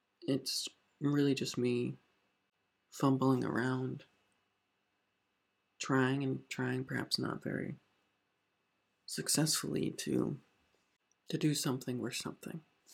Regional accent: Indianapolis, Indiana, United States; Growing up in Indianapolis, Indiana, there's not exactly a lot of roads to becoming a filmmaker.

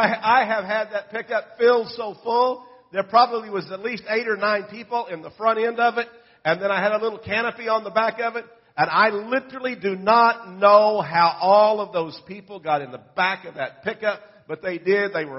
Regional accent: Jones, Oklahoma, United States; I come from Oklahoma, a little town called Jones. There's nothing more simple than that, is there?

